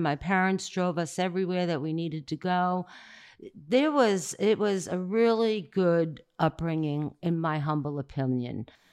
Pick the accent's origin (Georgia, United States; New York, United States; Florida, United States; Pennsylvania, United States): New York, United States; Staten Island; I'm from Staten Island, New York.